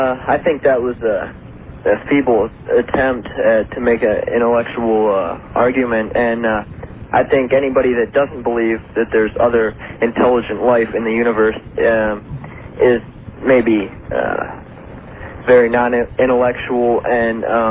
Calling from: Columbia, Missouri, United States; Yes, I'm calling from Columbia, Missouri. I'm a 16-year-old science student here

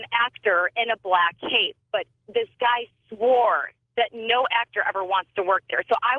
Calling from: Cleveland, Ohio, United States; Cleveland, Ohio.

